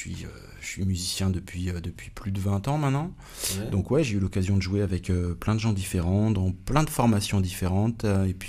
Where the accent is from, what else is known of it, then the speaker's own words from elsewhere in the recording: Auvergne-Rhône-Alpes, France; Je suis né au Benin, pas bien loin.